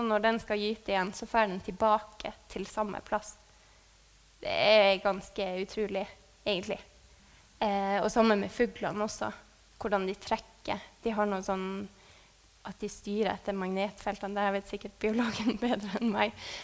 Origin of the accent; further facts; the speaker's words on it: Alta, Finnmark, Norway; Jeg er jo fra Alta, så det er den ruta der.